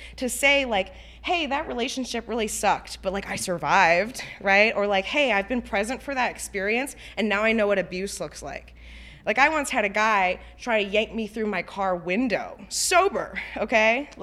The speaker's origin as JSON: {"language": "English", "town": "Chicago", "region": "Illinois", "country": "United States", "moved": "as an adult", "said": "especially because I moved to another state. I'm originally from Chicago. I moved to Kentucky for love, right?"}